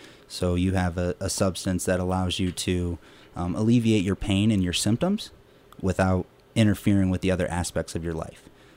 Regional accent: Ohio, United States; moved away as an adult; Well, I'm 27 years old. Been in the Roaring Fork Valley for almost 3 years now. I'm originally from Ohio, came out to Colorado in 2013, and got involved in cannabis, and have never looked back since.

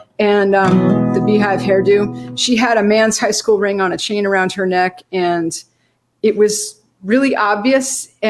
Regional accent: Boston, Massachusetts, United States; now in Austin, United States; when I'm from Boston, Massachusetts, so when I drive to New England from Austin, Texas, I'm very often on my way to see family.

